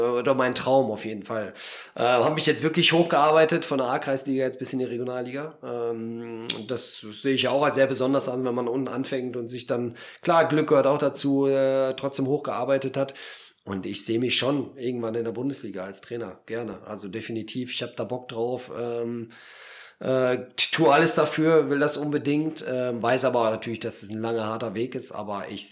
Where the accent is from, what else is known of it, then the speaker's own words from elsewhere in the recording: Poland; German is a second language; now in Germany; ich bin in Polen geboren.